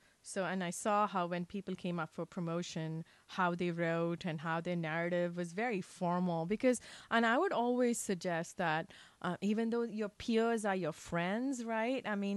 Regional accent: Karnataka, India; first language Kannada; English is a second language; Kannada is a language that I speak at home. So that's my native language.

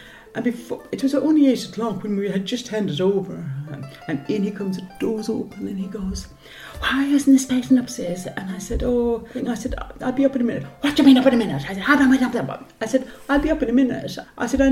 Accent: Ireland; being Irish and living over here

